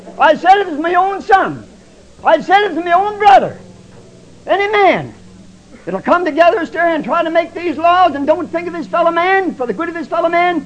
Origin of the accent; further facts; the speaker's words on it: United States; I'm an American citizen, and I'm proud to have this golden opportunity of saying a word.